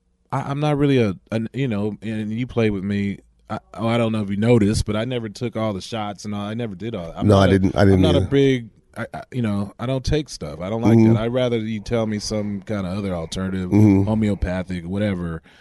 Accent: Berkeley, California, United States; You know, I'm from Berkeley, California

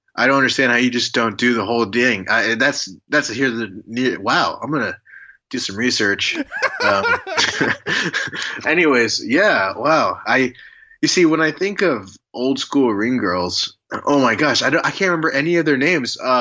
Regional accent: Harlingen, Texas, United States; Not only a Rio Grande Valley guy, I'm from Harlingen, Texas

